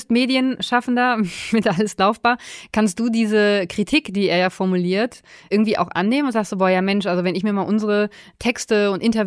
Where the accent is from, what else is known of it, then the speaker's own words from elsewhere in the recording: North Rhine-Westphalia, Germany; aus dem Sauerland, wo ich herkomme